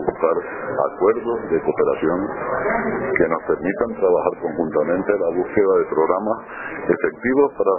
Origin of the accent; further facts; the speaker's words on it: Canary Islands, Spain; Además, como soy canario, tengo especial interés por Venezuela, porque hay históricamente relaciones canario-venezolanas.